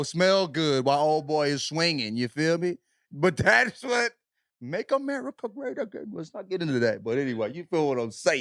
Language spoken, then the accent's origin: English; the South, United States; I grew up in the South, nigga.